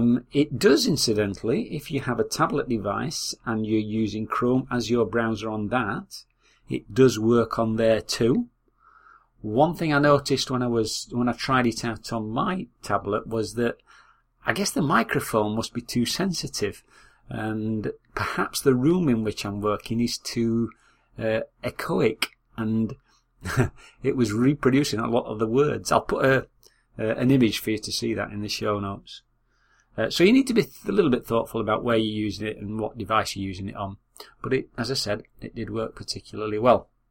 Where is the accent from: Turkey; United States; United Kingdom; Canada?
United Kingdom; Yorkshire and the Humber; accent: Yorkshire; I selected UK English, but it was nevertheless able to translate my Yorkshire accent into written text.